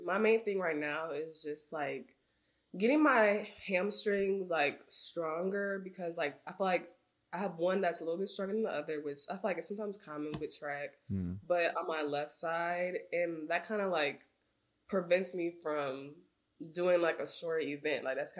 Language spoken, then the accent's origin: English; Lansing, Michigan, United States; I'm from Lansing. Mm-hmm. So like an hour away.